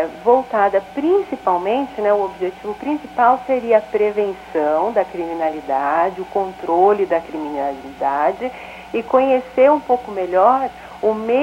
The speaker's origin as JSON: {"language": "Portuguese", "region": "São Paulo", "country": "Brazil", "said": "eu ingressei na magistratura no ano de 2004, e vim para o estado do Paraná, sou paulistana, vim de São Paulo para cá"}